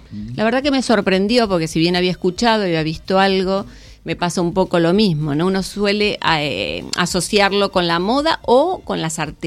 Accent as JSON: {"language": "Spanish", "region": "Buenos Aires", "country": "Argentina", "tie": "born there", "lives_now": "Tigre, Argentina", "said": "Nací en Buenos Aires, pero bueno, el amor me llevó para Tigre. Y ahí estoy."}